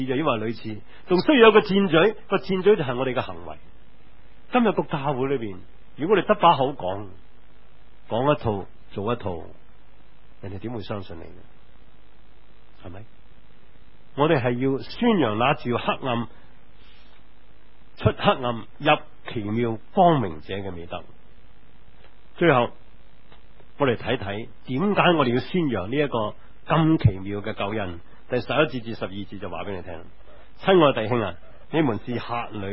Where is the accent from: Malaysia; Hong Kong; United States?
Hong Kong; 但可惜，今天我们香港人个个受 … 影响，只是在乎曾经拥有，不是向往那些天长地久。